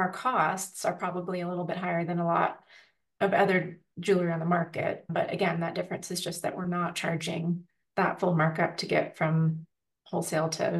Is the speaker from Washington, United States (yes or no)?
yes; Seattle, Washington, United States; moved away as an adult; now in New York, United States; Well, yeah, I was born and raised in Seattle, the beautiful Pacific Northwest. Grew up there studying ballet, being outside, just like really appreciating the region.